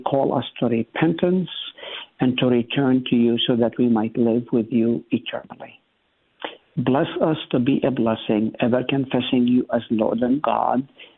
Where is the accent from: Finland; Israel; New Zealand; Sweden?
Israel; now in United States; I come from Israel